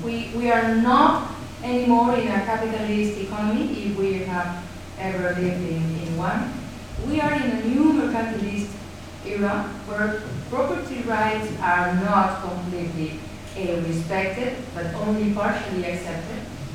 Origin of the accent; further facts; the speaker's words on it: Spain; English is a second language; And as I come from Spain